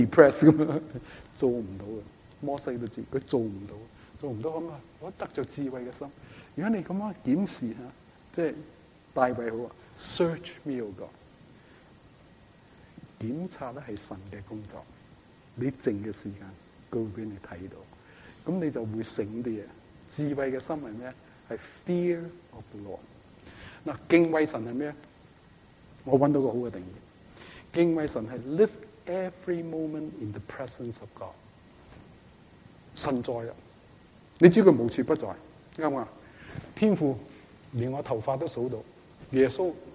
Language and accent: Cantonese; China; 我中国人好有良心，系咪？